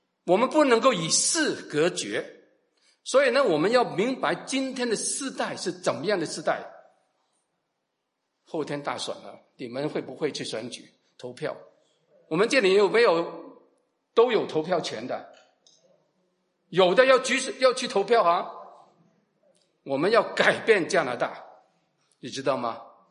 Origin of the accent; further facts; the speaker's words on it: China; 我们中国人过年最想讲的一句话是什么？恭喜发财